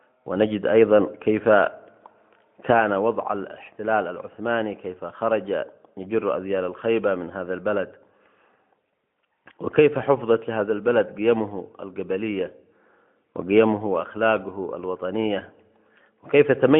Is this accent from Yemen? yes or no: yes; Yemen; وأقيم الحق والعدل في ربوع بلدنا اليمن